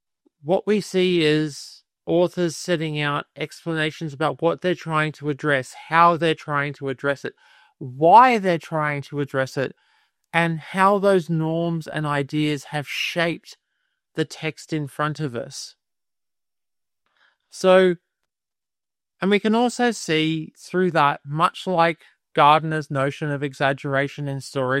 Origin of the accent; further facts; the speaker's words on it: Australia; but I'm being an Australian who, you know, has a soft spot for Michael Kirby.